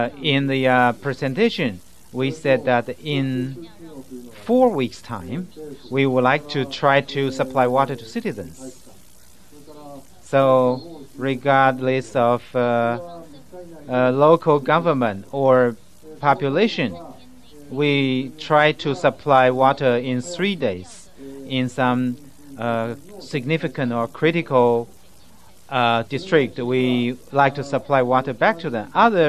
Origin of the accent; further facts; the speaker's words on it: Japan; English is a second language; I'm coming from Japan.